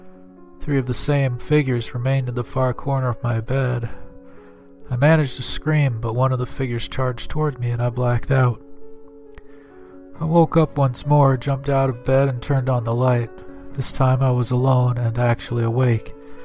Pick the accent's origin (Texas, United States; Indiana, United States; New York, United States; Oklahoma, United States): Texas, United States; Grapevine; The first encounter occurred on the night of my 13th birthday in my hometown of Grapevine, Texas.